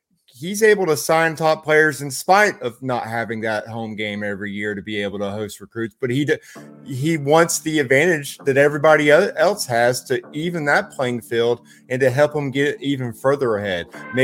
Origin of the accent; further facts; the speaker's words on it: Brunswick, Georgia, United States; They love going to Brunswick, my hometown, going to St. Simon's Island, setting up camp and making that trek every year.